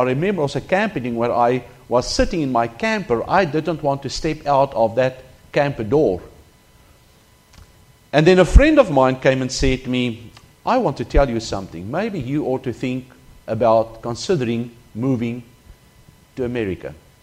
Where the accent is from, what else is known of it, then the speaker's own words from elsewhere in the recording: Gauteng, South Africa; I grew up in South Africa, south of Johannesburg.